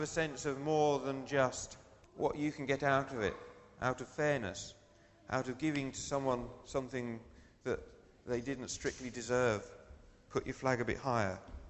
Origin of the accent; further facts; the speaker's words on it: England, United Kingdom; They're used to extroverts and nutters. We're English.